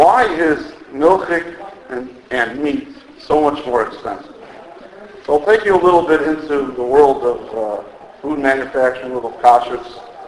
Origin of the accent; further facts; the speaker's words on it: United States; It's very, very funny as an American to watch how everybody there in Eretz Yisrael they are buying up for 3 days.